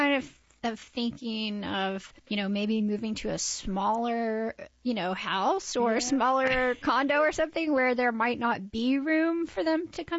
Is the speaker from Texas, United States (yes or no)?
yes; Houston, Texas, United States; also born or lived in Colorado; now in Raleigh, United States; I have been in North Carolina for, 15 years. And before that, I was in Colorado. And before that, I was raised in Houston, Texas.